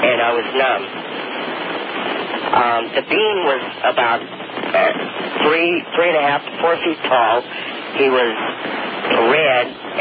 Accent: Newport News, Virginia, United States; also born or lived in Falls Church, Virginia; I'm from Newport News, Virginia, Robert.

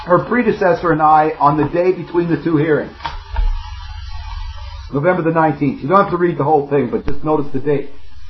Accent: Canada; Because I'm a Canadian, not a Yankee.

